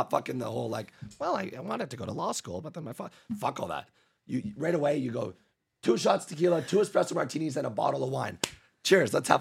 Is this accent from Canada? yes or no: yes; Canada; I didn't get it because I'm Canadian.